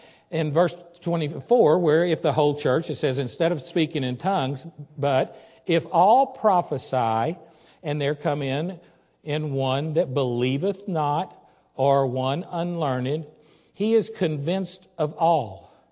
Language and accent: English; the South, United States; now in Nebraska, United States; Do you know, I'm from down south. I'm sure I've been up Nebraska long enough that I've lost all of my accent.